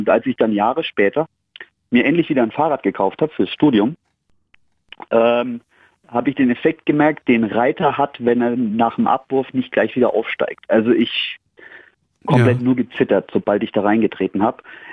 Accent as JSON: {"language": "German", "country": "Germany", "said": "Und ich komme aus der Main-Gegend und wohne am Berg."}